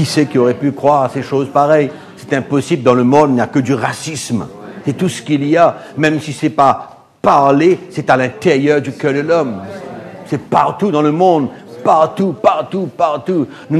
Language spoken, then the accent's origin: French; Mauritius; Je ne suis pas un Sud-Africain, moi, je suis un vrai Mauricien.